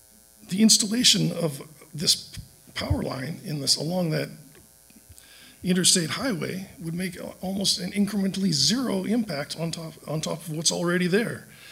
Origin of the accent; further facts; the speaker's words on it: Franconia, New Hampshire, United States; I'm from Franconia.